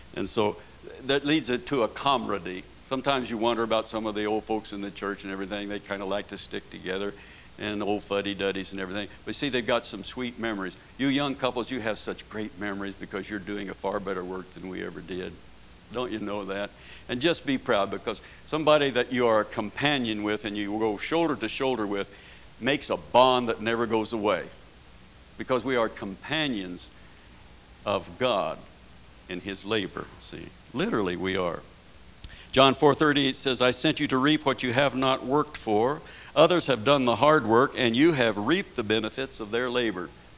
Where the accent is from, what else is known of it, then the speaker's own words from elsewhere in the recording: San Francisco, California, United States; I was raised in San Francisco. Believe you me, it's a different lifestyle.